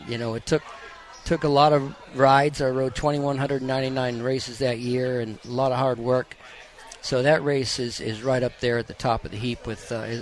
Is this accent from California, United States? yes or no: no; Boston, Massachusetts, United States; which was kind of ironic because we're both from Boston.